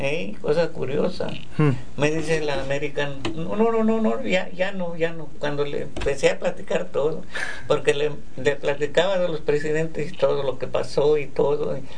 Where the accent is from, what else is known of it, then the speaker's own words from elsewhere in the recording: Mexico; Y fíjate cómo me enseñé, como no tuve escuela, como te digo, de 9 años empecé a trabajar en mi tierra. Yo allá, cuando salía del trabajo, empezó el presidente de allá, que esa cosa hizo buena, el que estaba de presidente en México.